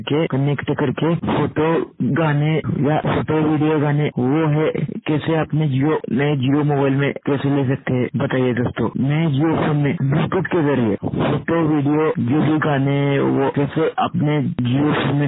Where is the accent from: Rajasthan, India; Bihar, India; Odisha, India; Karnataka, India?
Karnataka, India; मैं कर्नाटक से हूँ।